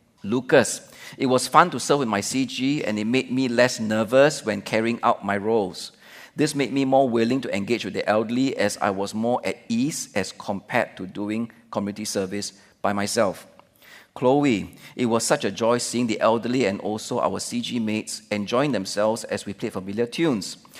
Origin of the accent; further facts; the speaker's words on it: Singapore; I just happen to go over there to say, hello, I'm a Singaporean, do you need help?